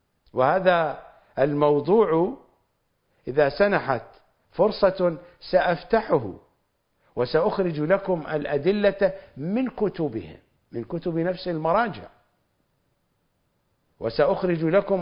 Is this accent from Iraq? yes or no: yes; Iraq; ليس لأنني عراقي، ليس لأنكم عراقيون